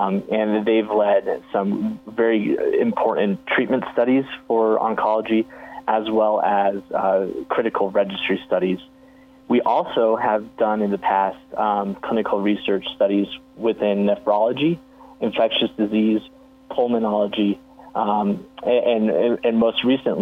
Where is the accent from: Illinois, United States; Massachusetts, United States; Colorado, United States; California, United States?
Colorado, United States; Denver; Sure. I'm from Denver, Colorado.